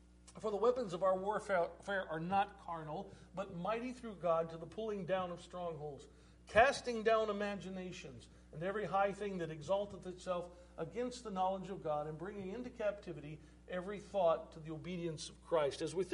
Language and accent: English; Missouri, United States; also born or lived in Alaska; Well, I was from Missouri originally, and there was a base in Missouri, so I chose it.